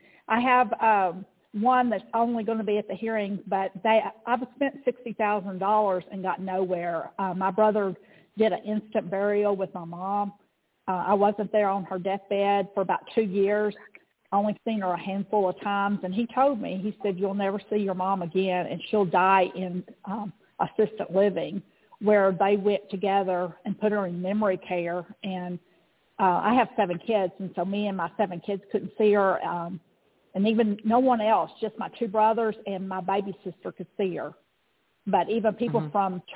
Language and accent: English; Waco, Texas, United States; I'm from the Waco area